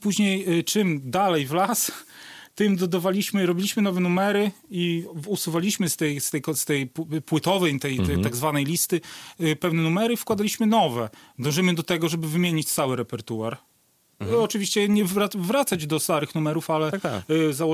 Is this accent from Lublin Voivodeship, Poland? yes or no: no; Sejny, Podlaskie Voivodeship, Poland; Jestem z Sejn.